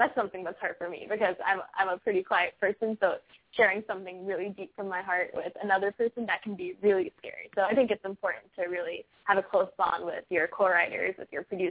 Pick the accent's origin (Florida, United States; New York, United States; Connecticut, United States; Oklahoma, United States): Florida, United States; I come from South Florida. It's a pretty small town. It's the kind of place where everyone knows each other, and you've been going to school with the same kids since, like, kindergarten.